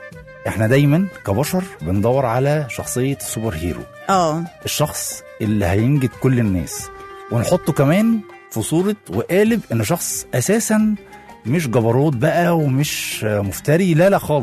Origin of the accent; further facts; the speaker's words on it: Egypt; بس اعتقد يعني بقى بجد ان احنا كمصريين اما بنعمل حاجه بنعملها حاجه لطيفه حتى لو حاجات بسيطه